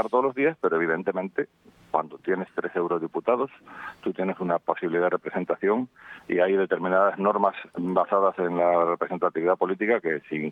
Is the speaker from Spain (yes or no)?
yes; León, Castile and León, Spain; yo soy de León, tú sabes